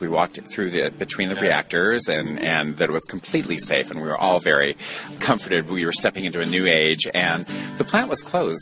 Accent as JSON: {"language": "English", "town": "Longmont", "region": "Colorado", "country": "United States", "tie": "born or raised there", "said": "Longmont, Colorado."}